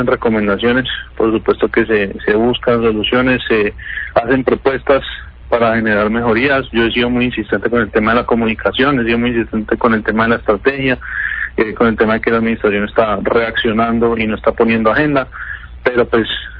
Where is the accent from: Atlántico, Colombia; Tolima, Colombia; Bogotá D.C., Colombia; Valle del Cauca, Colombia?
Valle del Cauca, Colombia; Cali; Eso es lo que le puede preocupar a uno pues como caleño, como cabildante